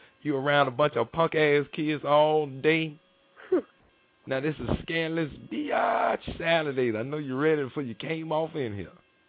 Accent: Florida, United States; I'm from Florida, so I'm a real DJ.

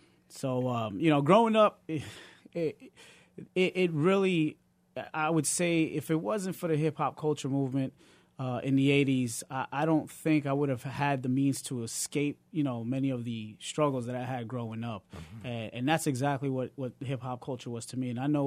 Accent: New York City, New York, United States; Beat Street came out, and that really kind of blew up hip-hop culture, if you will, into mainstream America.

